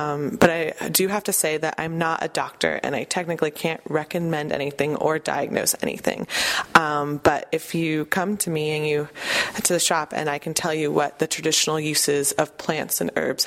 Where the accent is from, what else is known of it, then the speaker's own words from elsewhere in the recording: Colorado, United States; born there; I was born in Colorado, actually